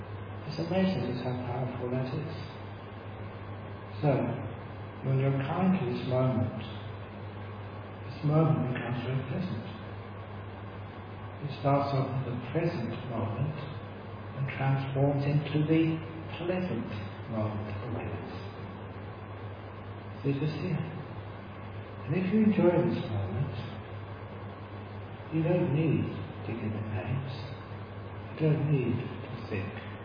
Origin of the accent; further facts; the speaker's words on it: England, United Kingdom; born there; because I was born in England